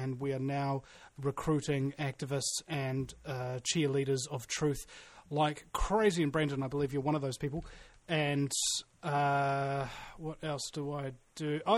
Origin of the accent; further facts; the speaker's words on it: New Zealand; I'm not an American. I'm a New Zealander.